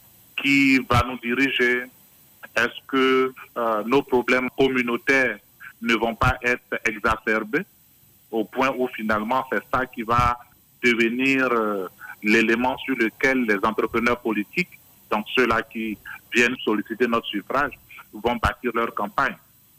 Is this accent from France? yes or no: no; Côte d’Ivoire; Je pense que en tant qu'Ivoirien, il faut rester optimiste